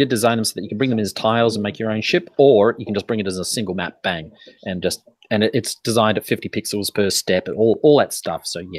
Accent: Australia; one of the problems of being an Aussie designer is you send it up to the print and it will take them 2 months to send it back to you. It's tyranny of distance.

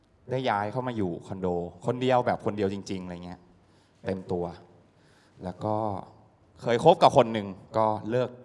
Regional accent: Sisaket, Thailand; also born or lived in Bangkok; ผมเป็นเด็กที่เกิดจังหวัดศรีสะเกษเกิดที่กรุงเทพไปโตจังหวัดศรีสะเกษพ่อคุณแม่ทำงานที่นี่ส่งไปให้ตากับยายเลี้ยง

